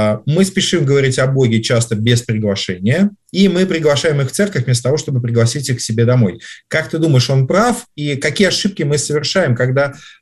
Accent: Vladimir Oblast, Russia; так как я родом из Петушинского района

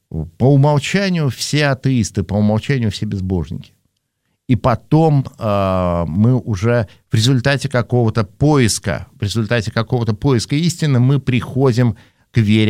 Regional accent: Vaenga, Murmansk Oblast, Russia; я родился и вырос в Советском Союзе.

